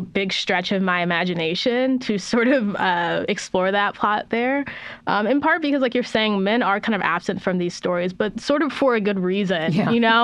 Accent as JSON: {"language": "English", "town": "San Diego", "region": "California", "country": "United States", "tie": "born or raised there", "said": "And like growing up in San Diego, I know exactly what type of party that was"}